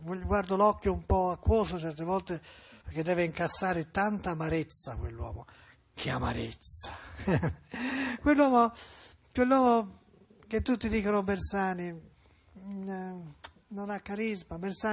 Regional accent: Florence, Tuscany, Italy; Firenze, io sto parlando di Firenze perché sono fiorentino

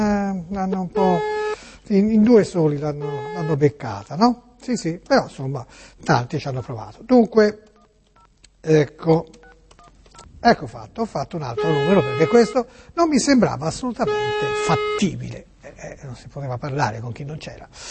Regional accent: Tuscany, Italy; moved away; di origine siamo toscani, sentirà che si parla così, no? Però si abita nel vostro paese qui.

